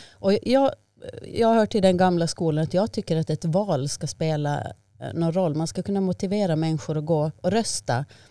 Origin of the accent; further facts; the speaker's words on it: Åland, Finland; nu pratar jag som ålänning.